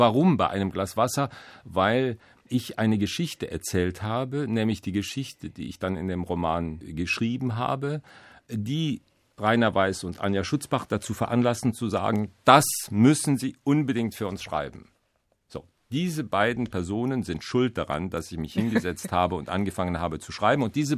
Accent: Cologne, North Rhine-Westphalia, Germany; born there; Ich bin in Köln geboren und bin, damals war das jedenfalls, so katholisch erzogen worden.

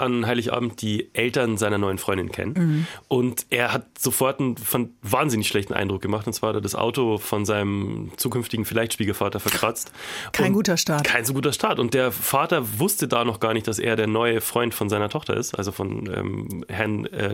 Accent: Schwandorf, Bavaria, Germany; in Schwandorf, wo ich aufgewachsen bin

